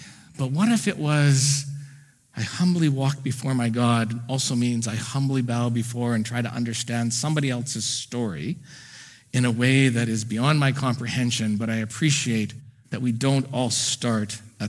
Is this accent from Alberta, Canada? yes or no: yes; Edmonton, Alberta, Canada; I am well aware that by being born and raised in Edmonton, that I have a head start